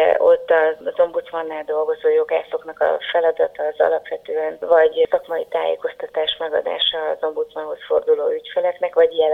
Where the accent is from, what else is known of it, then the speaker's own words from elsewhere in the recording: Zalaegerszeg, Zala, Hungary; also born or lived in Nagykanizsa, Hungary; Én Nagykanizsán születtem. Életem első 3 évében a családom ott is élt. Tehát az én életem úgy indult, hogy nagykanizsai leszek. Aztán végül mégsem úgy alakult, mert hogy a szüleim elköltöztek Zalaegerszegre.